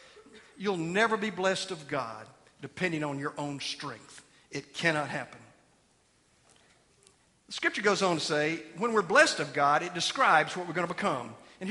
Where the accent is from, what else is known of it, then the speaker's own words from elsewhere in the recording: Georgia, United States; I come from the Peach State.